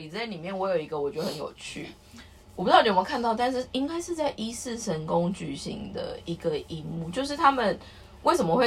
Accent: southern Taiwan, Taiwan; 可能因为我南部人，

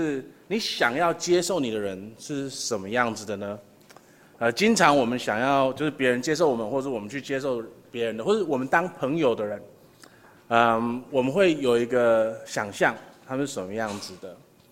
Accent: Taiwan; 就是我们台湾人嘛，台湾人就是吃是最重要的

